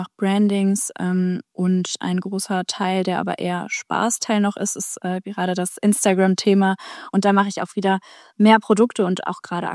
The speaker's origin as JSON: {"language": "German", "town": "Cologne", "region": "North Rhine-Westphalia", "country": "Germany", "said": "Ich bin fast 38. Ich komme aus Köln."}